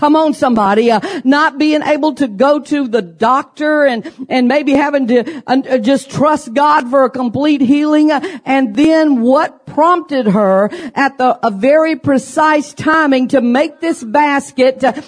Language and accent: English; Baton Rouge, Louisiana, United States; Now, you know, I'm from Baton Rouge and so we have the Mississippi River right there.